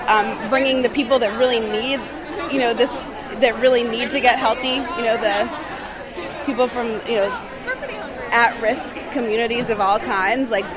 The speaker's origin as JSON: {"language": "English", "town": "Nashville", "region": "Tennessee", "country": "United States", "tie": "born or raised there", "said": "ingredients that some of the girls were talking about that I've had access to growing up in Nashville"}